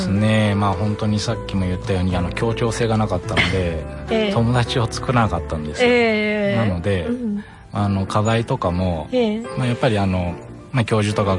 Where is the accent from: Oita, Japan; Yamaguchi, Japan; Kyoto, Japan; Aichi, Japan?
Aichi, Japan; Anjo; 出身は安城ですね。